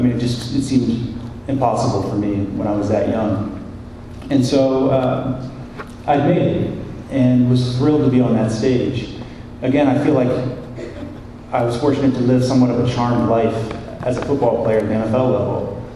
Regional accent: Ohio, United States; I grew up in Southwest Ohio, where it's like a religion. My dad was a college football player. And it meant so much to me. I was very much born and bred in that lifestyle

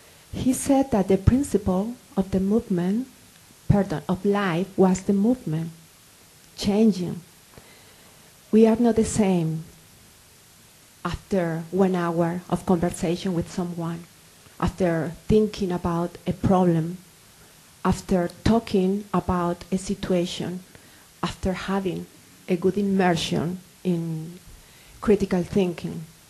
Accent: Colombia; first language Spanish; English is a second language; And I was telling that I am from Colombia. I am a scholar. I am a professor. It is very important for me to think about word. I don't only speak Spanish as my native language, but I teach Spanish as a second language.

